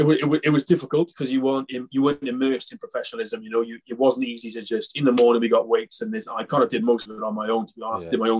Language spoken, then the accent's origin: English; Wales, United Kingdom; that's what I'm used to from Wales anyway.